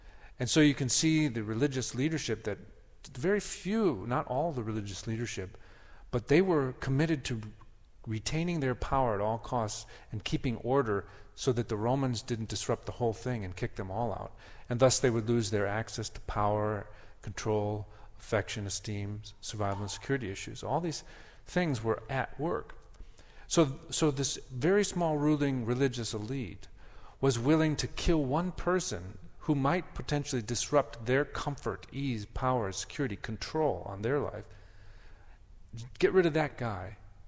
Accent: Wisconsin, United States; It's growing up in Wisconsin, the day started to get a little bit warmer, the crocuses were starting to come up

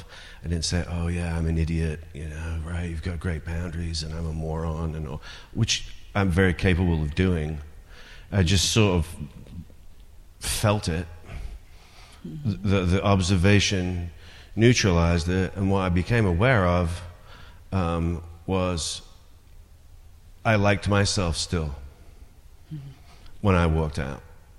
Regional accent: England, United Kingdom; I was raised in England

